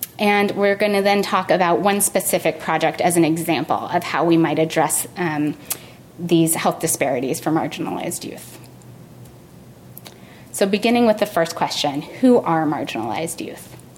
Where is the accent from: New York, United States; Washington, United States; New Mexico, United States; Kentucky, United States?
New Mexico, United States; So I grew up in New Mexico. As you guys know, it is a fairly rural state. It's a state that borders Mexico.